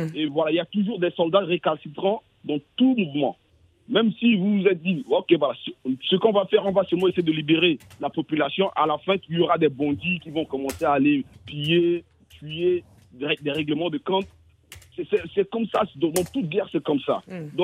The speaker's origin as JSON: {"language": "French", "country": "Central African Republic", "said": "Moi, je suis centrafricain"}